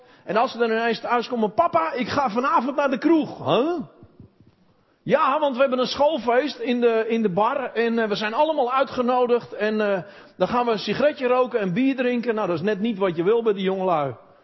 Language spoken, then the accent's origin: Dutch; Netherlands; Wij zijn in Nederland vooral opgevoed in zelfstandigheid.